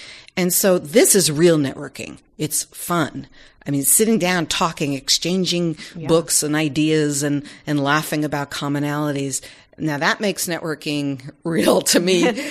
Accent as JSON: {"language": "English", "region": "New York", "country": "United States", "said": "I am from New York and had the funniest father in the world who used to make me laugh so hard I would cry."}